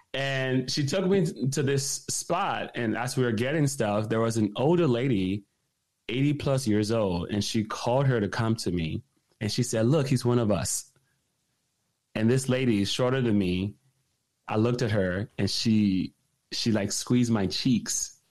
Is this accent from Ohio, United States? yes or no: no; Oklahoma City, Oklahoma, United States; but I grew up in Oklahoma City. When I came to the U.S., I went to an all-black high school